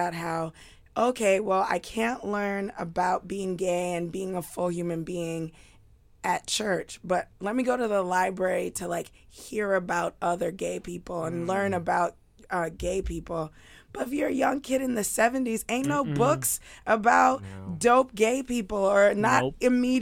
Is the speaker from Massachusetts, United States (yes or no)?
no; New York City, New York, United States; but I grew up in East New York, Brooklyn. Yeah, there were books for black kids there.